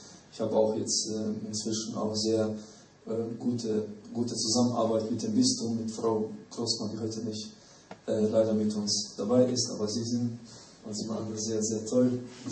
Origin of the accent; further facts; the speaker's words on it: Bosnia & Herzegovina; Ich fühle mich überhaupt nicht anders als bei mir jetzt in meinem Heimatland in Bosnien-Herzegowina.